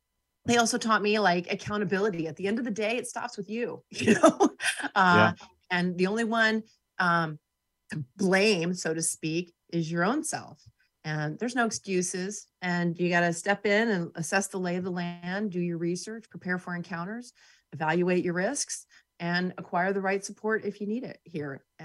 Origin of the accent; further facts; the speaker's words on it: Alaska, United States; So I grew up in Alaska in the mid-70s and 80s, and they started their own businesses up here.